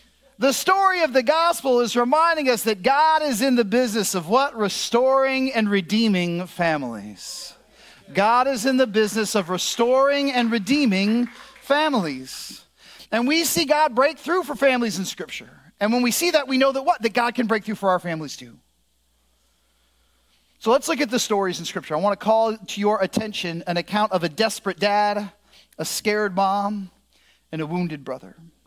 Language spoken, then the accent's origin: English; Illinois, United States; So I grew up here in the Midwest. I'm from suburban Chicago.